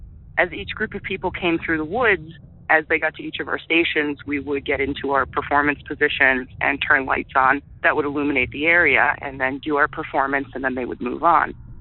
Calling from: Massachusetts, United States; Hi, I'm calling from Massachusetts.

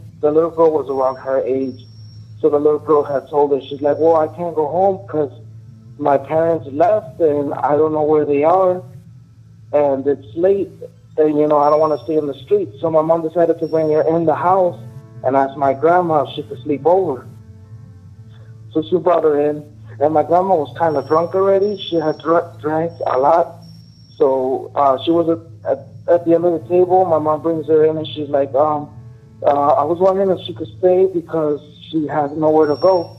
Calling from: Chicago, Illinois, United States; I'm coming from Chicago.

